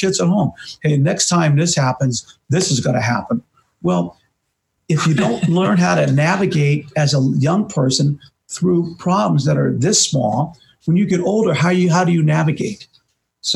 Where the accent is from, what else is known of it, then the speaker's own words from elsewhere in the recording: San Francisco, California, United States; I was from San Francisco, so I went to San Diego to work at the County Office of Education